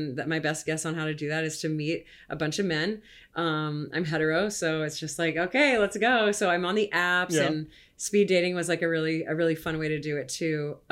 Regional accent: Texas, United States; I grew up in Texas, so everyone's like, slumming on that or dragging that.

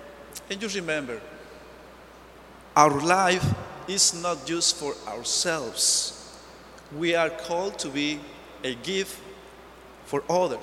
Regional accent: Michoacán, Mexico; now in New Orleans, United States; In my personal experience, I moved from Mexico. I am from a very small village in Michoacán, Mexico.

